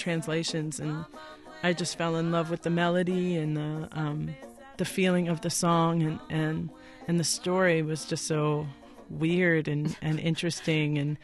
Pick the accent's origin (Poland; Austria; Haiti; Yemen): Haiti; You know, I tell people I'm from Haiti and people are like, how is everything down there?